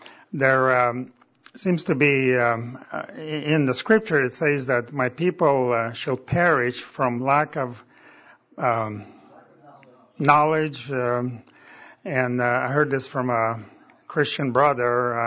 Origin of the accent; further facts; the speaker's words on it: Oregon, United States; Since I grew up on Berry Farm in Oregon, I was looking forward to some delicious berries